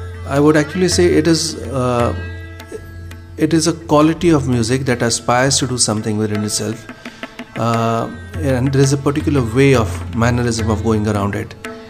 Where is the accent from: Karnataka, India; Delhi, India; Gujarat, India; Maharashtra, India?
Maharashtra, India; Mumbai; I was actually born and brought up in Mumbai. Convent schooling. I went to St. Xavier's, Mumbai, up to second year PA.